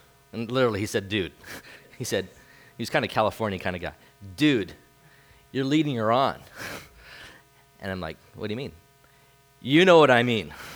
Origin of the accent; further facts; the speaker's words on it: Vernon, British Columbia, Canada; also born or lived in Kelowna / Winfield; I grew up in Vernon. I lived in Kelowna. And then God called me to Winfield.